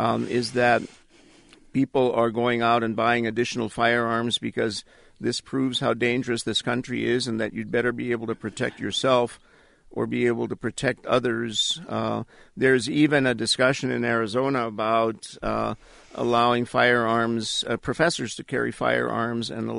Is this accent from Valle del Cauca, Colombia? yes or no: yes; Cali, Valle del Cauca, Colombia; you could buy ammunition from about four guys on each corner of the main plaza of Cali, Colombia, my hometown.